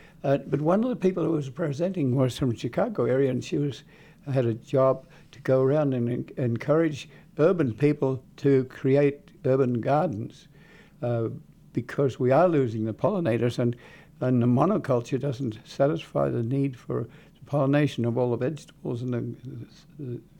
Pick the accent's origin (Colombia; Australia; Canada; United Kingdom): Australia; now in United States; When I came here from Australia